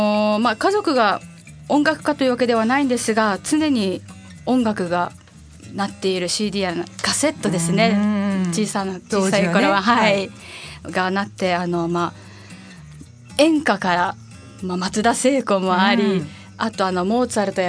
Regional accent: Sicily, Italy; Japanese is a second language; イタリア あの南の島のシチリアというところの出身ですね。

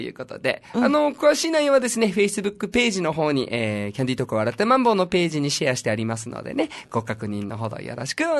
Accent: Aichi, Japan; 僕たちの地元愛知県であったりとかね

